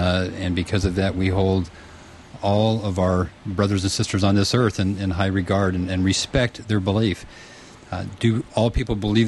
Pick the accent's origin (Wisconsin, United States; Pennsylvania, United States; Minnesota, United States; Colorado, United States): Colorado, United States; born there; moved away; also born or lived in California / Texas; I was born in Colorado.